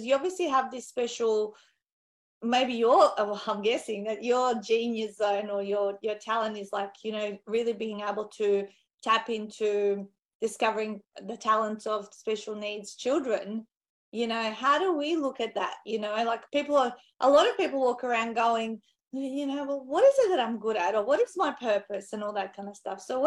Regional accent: North Macedonia; I can imagine, I come from Macedonia and people with disability and special needs over there that they don't have a look into anything

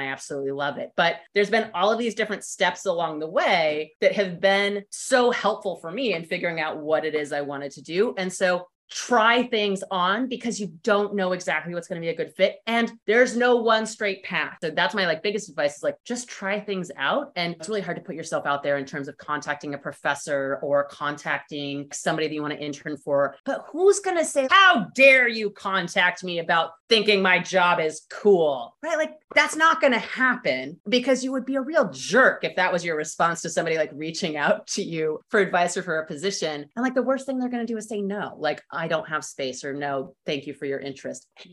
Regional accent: Austin, Texas, United States; I grew up in Austin, Texas, which is landlocked.

